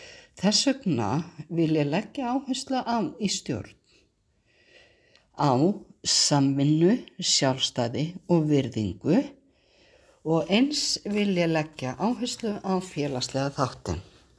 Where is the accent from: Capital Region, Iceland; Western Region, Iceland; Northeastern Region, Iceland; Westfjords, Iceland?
Westfjords, Iceland; Flateyri; er 58 ára gömul, ég á 2 uppkomi börn og 3 ömmustelpur. Ég kem frá Flateyri í Önundarfirði fyrir vestan.